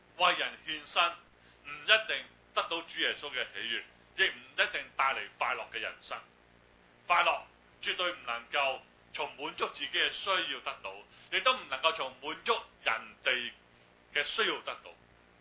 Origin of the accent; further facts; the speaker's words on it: Guangdong, China; 我哋中国人有句，我哋广东人有句俗